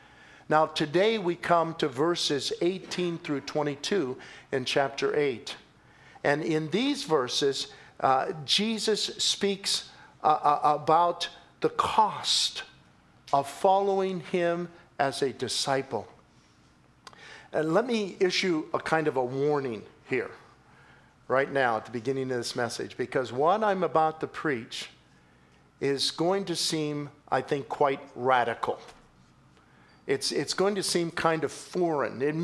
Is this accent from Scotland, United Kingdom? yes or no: yes; Scotland, United Kingdom; And I'll tell you what, I'm a Scot.